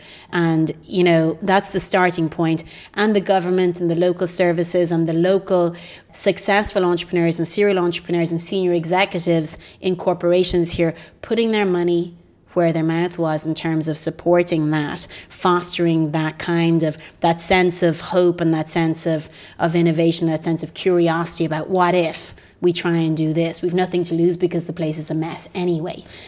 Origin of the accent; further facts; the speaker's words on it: Ireland; We're Irish. We're not great at telling our story.